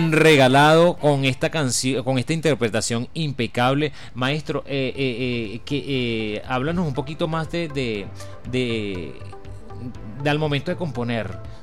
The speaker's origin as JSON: {"language": "Spanish", "country": "Venezuela", "said": "igualito seguimos siendo venezolanos."}